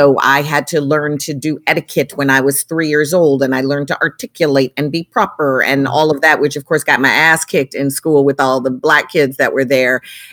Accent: Chicago, Illinois, United States; Because I grew up in Chicago. I grew up in a Black family. I'm a civil rights baby, you know?

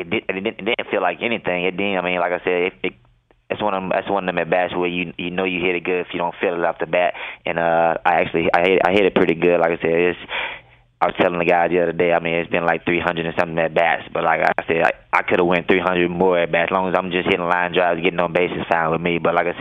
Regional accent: Mississippi, United States; I mean, like growing up in Mississippi, I love chicken.

